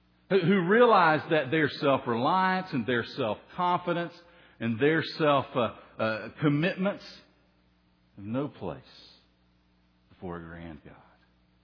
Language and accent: English; Tennessee, United States; accent: hillbilly; I'm from Tennessee. Oh, I knew I heard something there. You know, it's funny. I go home to Tennessee, and when I listen to people, I don't think I sound like them.